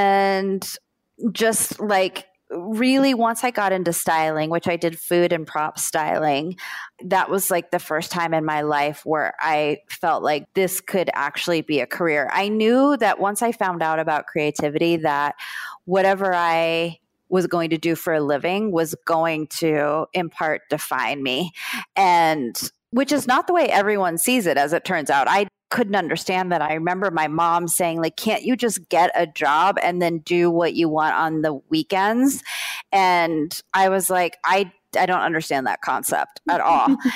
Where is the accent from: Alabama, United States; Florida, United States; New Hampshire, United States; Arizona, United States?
Florida, United States; You know, I grew up in South Florida.